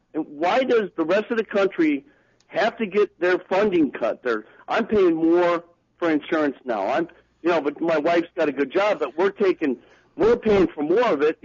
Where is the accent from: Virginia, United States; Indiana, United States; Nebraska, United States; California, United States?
California, United States; I grew up with that in California